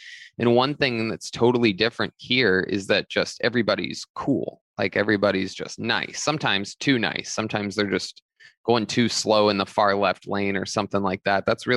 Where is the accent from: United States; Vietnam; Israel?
United States; Youngstown, Ohio; No, I grew up in Youngstown, Ohio. Yeah, very, very, very wild city.